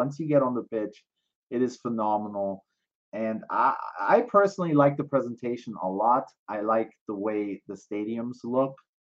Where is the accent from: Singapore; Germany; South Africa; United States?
Germany; Dortmund, North Rhine-Westphalia; my hometown team, the team that I grew up rooting for, got pulled out of the game last minute. Borussia Dortmund